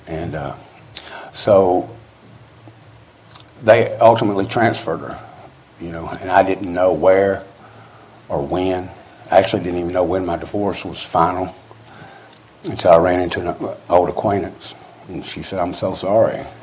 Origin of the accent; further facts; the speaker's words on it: North Carolina, United States; born there; I was born in North Carolina, so it was something, you know, like the mountains, something was pulling me there.